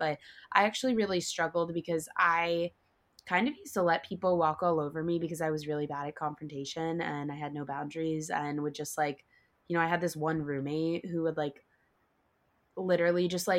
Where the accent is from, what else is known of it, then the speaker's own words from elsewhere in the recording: New York City, New York, United States; I'm 23 years old. I'm from New York City.